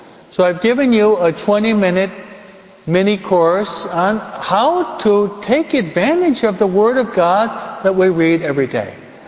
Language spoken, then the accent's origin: English; New York, United States; I can talk about New York because I'm a New Yorker.